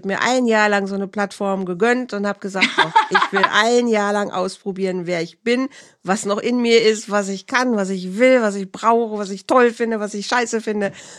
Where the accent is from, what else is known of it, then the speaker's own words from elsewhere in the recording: North Rhine-Westphalia, Germany; Leute aus meiner Heimat werden das kennen. Das ist in der Nähe von Bielefeld und Herford.